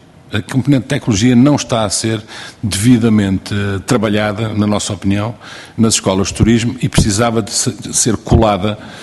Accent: Beja, Portugal; vamos ter aqui uma grande alegria na minha terra, que eu sou de Beja

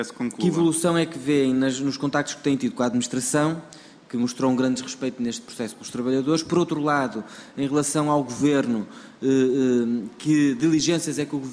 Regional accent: Porto, Portugal; Eu sou também do Distrito do Porto, isso não me é indiferente.

